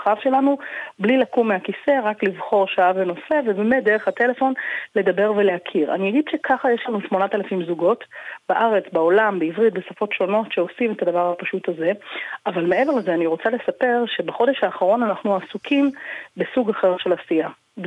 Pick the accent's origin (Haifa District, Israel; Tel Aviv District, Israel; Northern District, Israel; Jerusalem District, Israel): Tel Aviv District, Israel; Tel Aviv; שגדלתי בתל אביב, הייתי ילדה חרדית בתל אביב